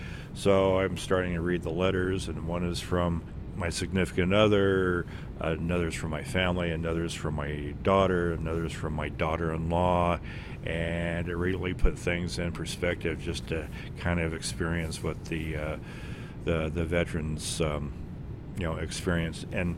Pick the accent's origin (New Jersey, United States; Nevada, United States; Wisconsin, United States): Nevada, United States; Fallon; Secretary Zinke, I'm from Fallon, Nevada.